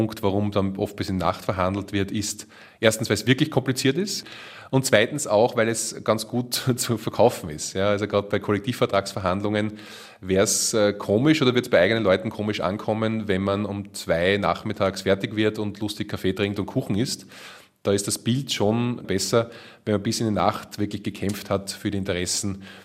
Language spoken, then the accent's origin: German; Lower Austria, Austria; dass Wien andere Regeln hat als Niederösterreich, wo ich herkomme.